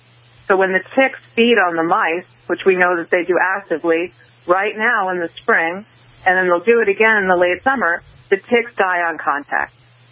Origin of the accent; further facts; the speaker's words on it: New England, United States; When I grew up in New England and always understood that there was a scare and potential of ticks, of deer ticks and Lyme disease